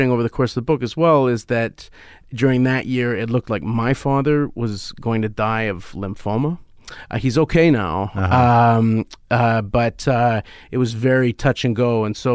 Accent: Vancouver, British Columbia, Canada; I'm a fourth generation Vancouverite.

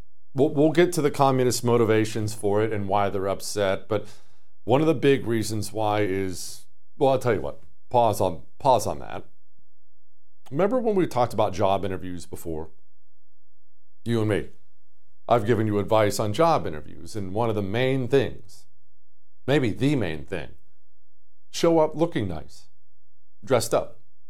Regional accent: Montana, United States; I grew up in Montana. I get that sentiment all the way.

